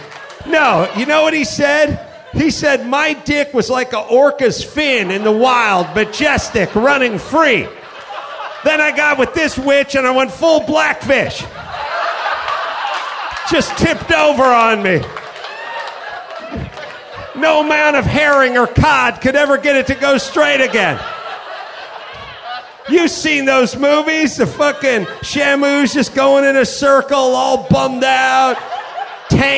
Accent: North Hollywood, California, United States; I grew up in North Hollywood. North Hollywood is 7 miles away from Beverly Hills.

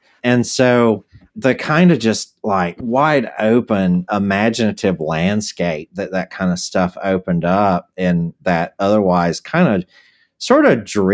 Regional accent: South Carolina, United States; accent: Southern US; we have to talk about like my accent and my age, because here's the deal. So when I was a little kid in the late 1970s, on Saturday afternoon, my local rural South Carolina television station had an afternoon series

